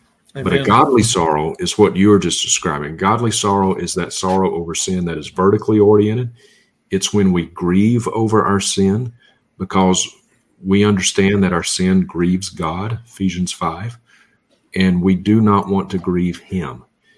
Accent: Mississippi, United States; I'm from Mississippi.

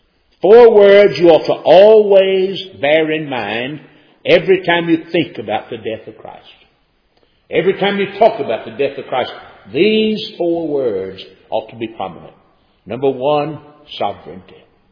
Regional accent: North Wilkesboro, North Carolina, United States; I was preaching down near my hometown in North Wilkesboro, North Carolina

